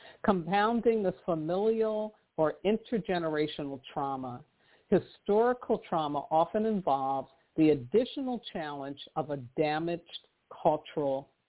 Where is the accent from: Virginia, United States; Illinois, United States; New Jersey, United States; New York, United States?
New York, United States; New York City; because, you know, I grew up in New York City, so I know.